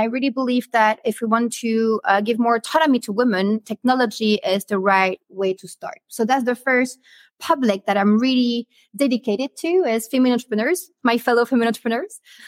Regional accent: Brussels, Brussels-Capital Region, Belgium; I'm actually from Brussels myself, so this is home to me.

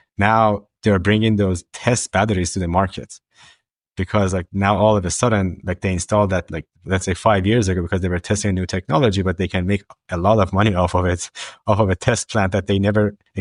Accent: Baltimore, Maryland, United States; electricity prices in my hometown of Baltimore are going to go up by 20%.

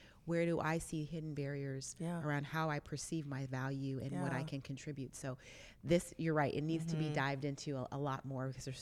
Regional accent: the South, United States; I'm from the South, so there's a Southern identity

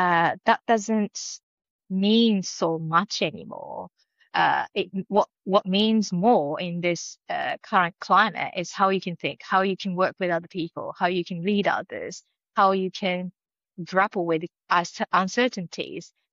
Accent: Japan; first language Japanese; English is a second language; My first language is Japanese, and having done 2 first degrees at the university in Japan, and I've done my PhD at Edinburgh

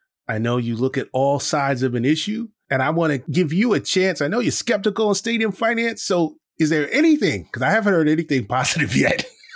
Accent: Los Angeles, California, United States; I grew up in Los Angeles, so I have a West Coast bias.

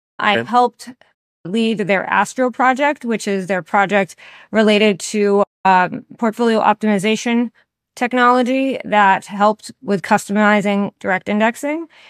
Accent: New England, United States; I'm from New England, so it's not like Connecticut was that far.

